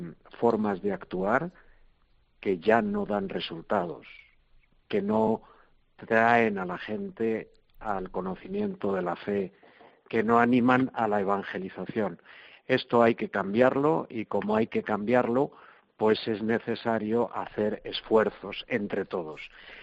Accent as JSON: {"language": "Spanish", "region": "Castile and León", "country": "Spain", "said": "tanto en Galicia como en mi tierra, en Castilla y León, donde hay una despoblación y una dispersión grande"}